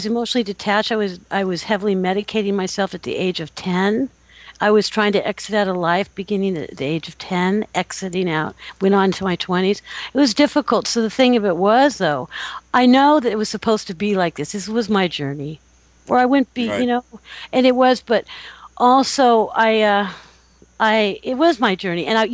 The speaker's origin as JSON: {"language": "English", "region": "California", "country": "United States", "tie": "born or raised there", "said": "My parents are both from the East Coast, and they're very mellow. No, I grew up in Southern California, really down to earth and very low-key, and I'm a surfer."}